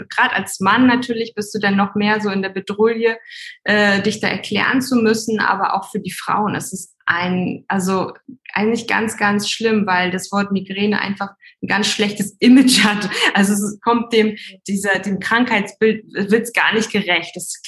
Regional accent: Hamburg, Germany; ich komme ursprünglich aus Hamburg.

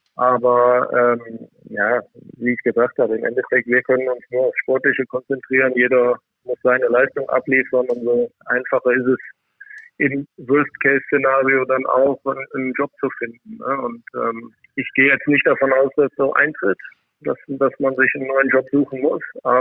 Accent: Krefeld, North Rhine-Westphalia, Germany; für mich ist Krefeld einfach meine Heimat.

